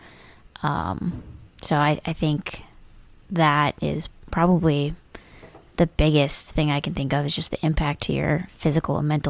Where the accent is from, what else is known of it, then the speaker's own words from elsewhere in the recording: Midwest, United States; now in Washington, D.C., United States; I moved from Midwest to Washington, D.C., which is a pretty big change going from, you know, small, medium cities to this huge metropolitan area with tons of people.